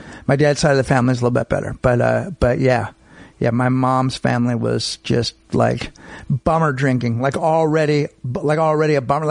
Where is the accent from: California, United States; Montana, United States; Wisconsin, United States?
California, United States; San Francisco; also born or lived in Marin; San Francisco and Marin.